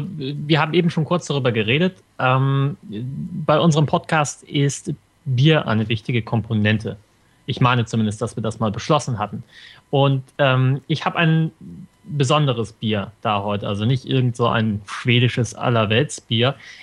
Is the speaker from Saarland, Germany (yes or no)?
no; Stade, Lower Saxony, Germany; now in Gothenburg, Sweden; Ich wohne in Göteborg. Ich komme aber eigentlich aus Deutschland, aus einem niedlichen kleinen Ort, der Stade heißt.